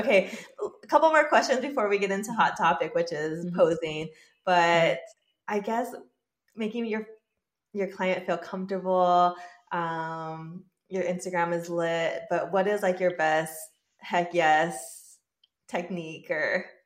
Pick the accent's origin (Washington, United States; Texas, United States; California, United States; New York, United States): California, United States; we're from South Bay, so we got the breeze